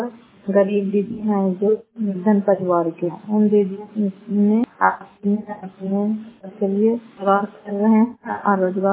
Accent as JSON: {"language": "Hindi", "town": "Fatehpur", "region": "Bihar", "country": "India", "said": "घर फतेहपुर पंचायत मकरौदा जिला नालंदा क्षेत्र ब्लॉक की निवासी हूँ।"}